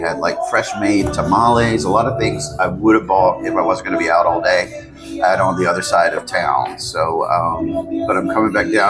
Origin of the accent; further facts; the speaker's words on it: Georgia, United States; Growing up in Georgia in the South, we used to eat hominy grits, and it was one of my favorite meals.